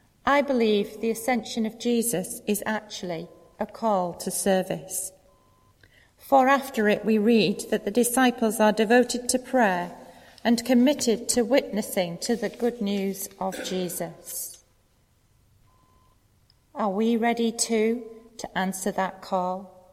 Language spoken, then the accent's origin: English; United Kingdom; Come on, we're Anglicans and we're British.